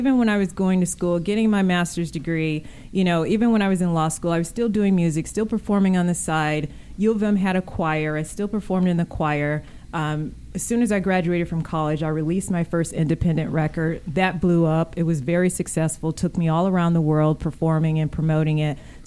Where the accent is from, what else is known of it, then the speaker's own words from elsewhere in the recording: Grand Blanc, Michigan, United States; also born or lived in Ann Arbor; I grew up in Grand Blanc, Michigan, which is not far from Flint, about 15 miles away. And then, of course, I went on to Ann Arbor to go to school